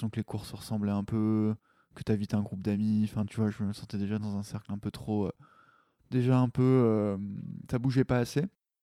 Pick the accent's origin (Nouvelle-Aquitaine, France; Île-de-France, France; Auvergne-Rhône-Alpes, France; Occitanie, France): Île-de-France, France; Paris; moi, je suis principalement parisien. J'habite du coup dans le 18e, pas très loin d'ici. Je suis né à Paris. Après, j'ai un petit peu bougé aussi.